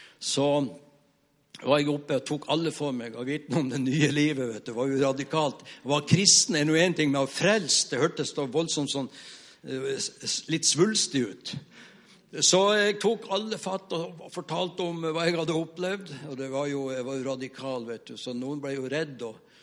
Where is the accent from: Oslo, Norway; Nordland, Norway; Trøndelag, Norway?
Nordland, Norway; Mo i Rana; Jeg er fra Mo i Rana, og ut forbi Mo i Rana, et lite sted, 2 mil nord for Mo i Rana, hvor jeg hadde onkel og tante, og så 3 søskenbarn, 3 jenter. Så når jeg var sommerferie, så flyttet jeg fra byen opp der.